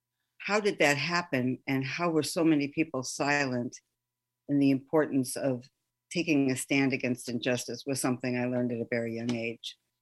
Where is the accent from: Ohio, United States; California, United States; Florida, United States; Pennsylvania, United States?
Ohio, United States; Cleveland; And I grew up in Cleveland, Ohio, in a Jewish family.